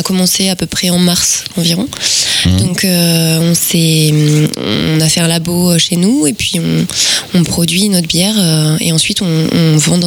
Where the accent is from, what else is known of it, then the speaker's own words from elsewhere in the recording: Brittany, France; moi, on est originaire tous les deux de Bretagne.